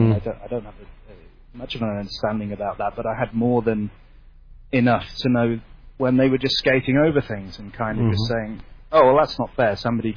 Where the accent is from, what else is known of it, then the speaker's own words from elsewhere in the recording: United Kingdom; now in Estonia; I'm a Brit living here basically.